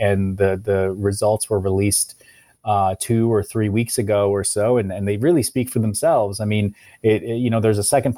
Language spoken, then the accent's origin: English; Ohio, United States; You know, I was a kid growing up in Ohio, you know, watching MTV every day